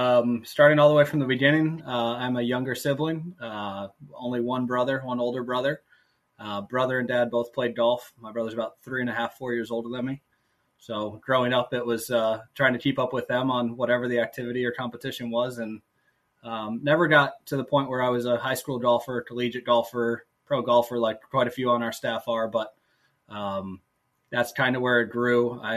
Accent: Michigan, United States; I'm from Michigan originally, Adam, so we'd always go up near Traverse City for 4th of July weekend and play some golf while we were up there.

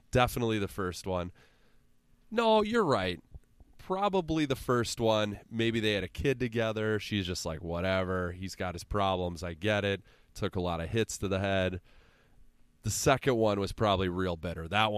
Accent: Illinois, United States; I mean, did you ask me because I grew up in Central Illinois?

